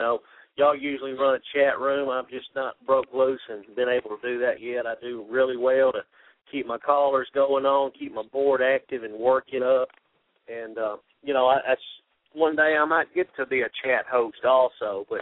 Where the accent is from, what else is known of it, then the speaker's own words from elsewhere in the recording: Tennessee, United States; Now, I'm from Tennessee, and I love catfish.